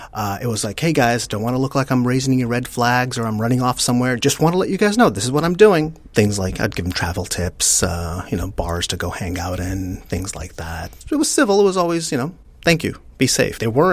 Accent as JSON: {"language": "English", "town": "New York City", "region": "New York", "country": "United States", "tie": "born or raised there", "said": "I grew up in Coney Island on the edge of New York City."}